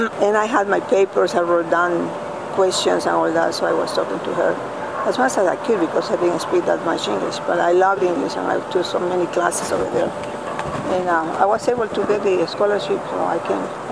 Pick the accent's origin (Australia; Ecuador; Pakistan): Ecuador; Guayaquil, Guayas; now in United States; and I came from Guayaquil, Ecuador, and I were here.